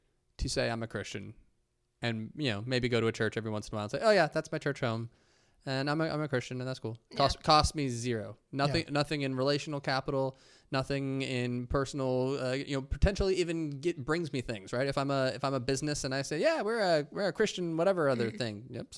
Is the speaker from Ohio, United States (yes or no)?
yes; Kettering, Ohio, United States; Where am I from? Kettering, Dayton.